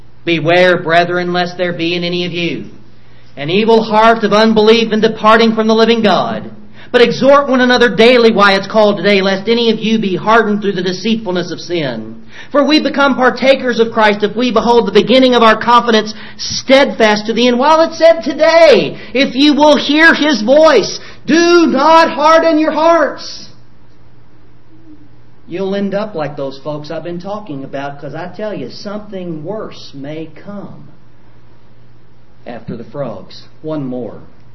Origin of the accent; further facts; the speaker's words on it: Louisville, Kentucky, United States; I grew up in Louisville.